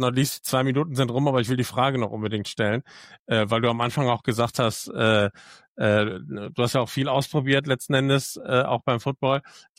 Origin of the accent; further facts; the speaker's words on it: Bavaria, Germany; Das als Bayer